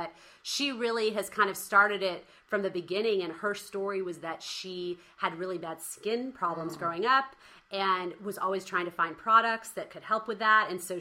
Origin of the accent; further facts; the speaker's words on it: Texas, United States; I'm from Texas